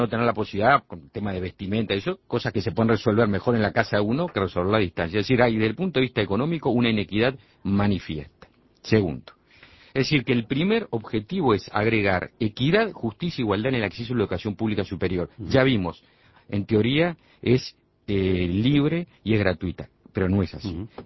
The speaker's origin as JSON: {"language": "Spanish", "region": "Montevideo", "country": "Uruguay", "said": "Yo soy montevideano, me formé en esta universidad. En los primeros años de la carrera me iba caminando a la Facultad de Medicina porque vivía a 4 cuadras."}